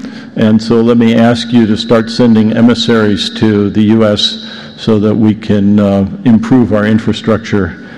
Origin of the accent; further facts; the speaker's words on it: United States; Speaking as an American, I now understand that I live in a developing country.